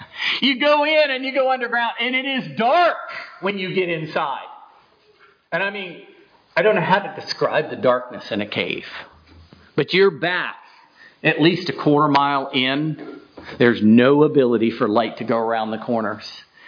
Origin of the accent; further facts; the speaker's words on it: Florida, United States; I grew up in Northwest Florida.